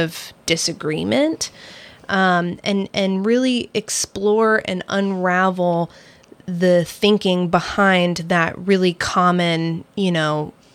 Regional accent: Port Townsend, Washington, United States; I grew up in Port Townsend, so I'm very much of the small town. I like the pace of a small town. And at the time I was writing this book, I was living on the Seattle side

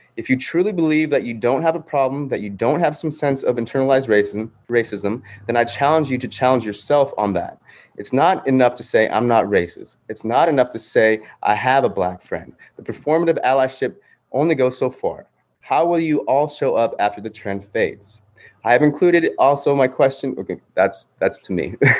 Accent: New York City, New York, United States; now in Port Townsend, United States; I'm from New York City originally, and I have lived in Washington for almost 6 years. I've been in Port Townsend for almost 3 years now

